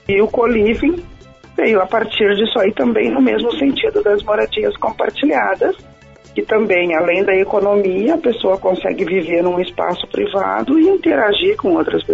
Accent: Rio Grande do Sul, Brazil; somos gaúchos.

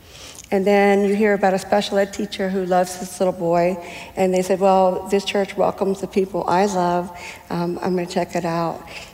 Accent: Long Island, New York, United States; So I didn't know whether it was because I grew up on Long Island, I worked in Manhattan, a lot of bad choices

